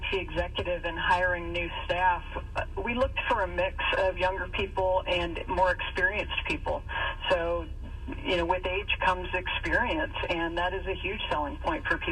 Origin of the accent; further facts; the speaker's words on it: Paulding, Ohio, United States; born there; I was born in Ohio, so I am happy to be here.